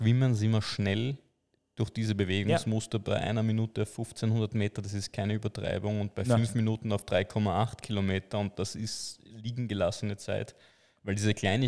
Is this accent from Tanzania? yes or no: no; France; German is a second language; Würde ich sagen, als Franzose, nächstes Mal nur soft